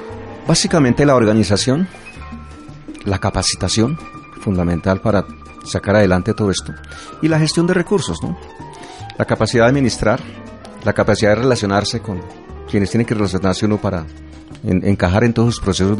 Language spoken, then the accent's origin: Spanish; Colombia; somos gentes que no somos de ahí, llegamos de otra parte. Somos boyacenses, somos cundinamarqueses.